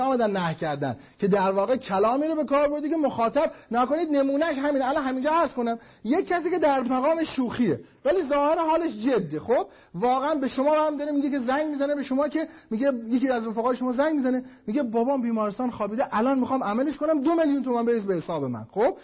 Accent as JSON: {"language": "Persian", "town": "Mashhad", "region": "Razavi Khorasan", "country": "Iran", "said": "تو لهجه ما مشهدی ها مثلا مشهدی سنی و مشهدی شیعه دو تا لهجه دارن"}